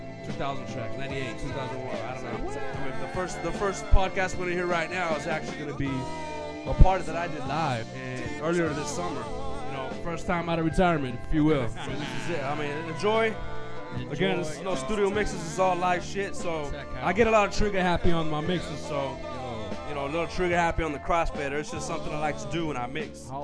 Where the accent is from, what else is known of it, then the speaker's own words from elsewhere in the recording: California, United States; I'm from the Bay Area, California